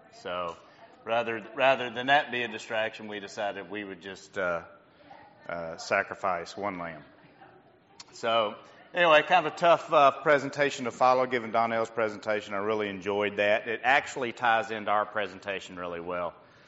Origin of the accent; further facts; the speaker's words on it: Texas, United States; But I do know that I'm a Texan, and I do know that my family settled here in 1835 in DeWitt County.